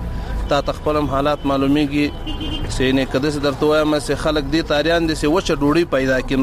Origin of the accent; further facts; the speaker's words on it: Logar, Afghanistan; زه د لوګر ولایت اوسیدون کیم.